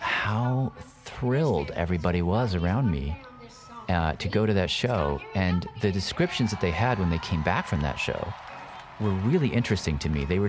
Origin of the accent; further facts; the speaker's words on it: Nashville, Tennessee, United States; I grew up in Nashville. I moved there when I was 5, and then till I was 18.